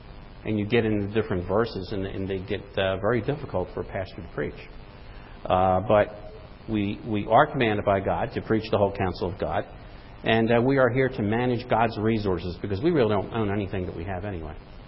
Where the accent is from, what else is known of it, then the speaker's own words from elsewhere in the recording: Norristown, Pennsylvania, United States; When I was growing up, they were all on Sunday. I grew up in Norristown. Used to be a nice town back then.